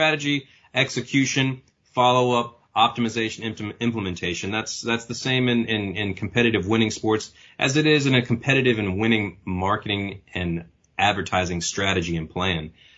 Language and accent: English; Texas, United States; I'm from Texas originally